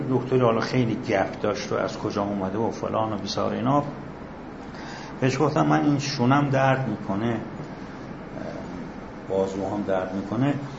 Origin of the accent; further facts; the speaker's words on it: Abarkuh, Yazd, Iran; also born or lived in Shiraz / Qom; ما 2 سال شهر خودمون ابرقو درس خوندیم، 1 سالم که من شیراز درس خوندم